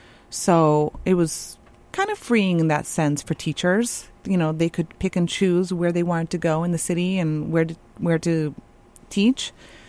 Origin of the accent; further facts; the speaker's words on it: United States; I'm an American and I speak English.